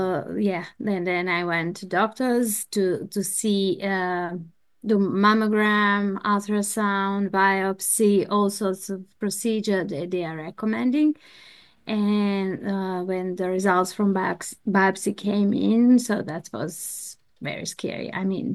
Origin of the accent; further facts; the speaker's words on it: Serbia; English is a second language; moved away as an adult; now in New Zealand; And we can start from how we came from Serbia. So our country, ex-Yugoslavia, was in wars